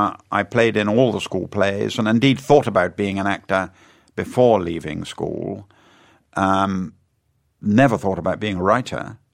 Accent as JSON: {"language": "English", "town": "Weston-super-Mare", "region": "South West England", "country": "United Kingdom", "tie": "born or raised there", "said": "In Weston-super-Mare in Somerset. I'm a West Country boy. That's where I'd have come from, my dear."}